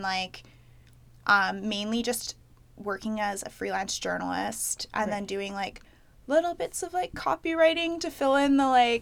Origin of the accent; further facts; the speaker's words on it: Canada; I'm half Kenyan. So my dad was born in Kenya. So I'm first generation Canadian on his side.